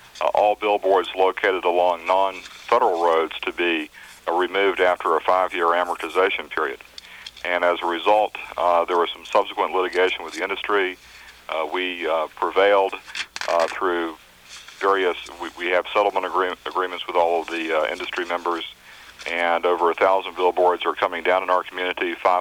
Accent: Jacksonville, Florida, United States; Thank you. I'm from Jacksonville, Florida

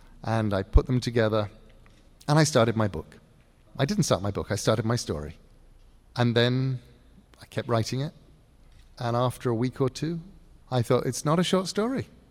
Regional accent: England, United Kingdom; I don't normally do feelings, because I'm English and male.

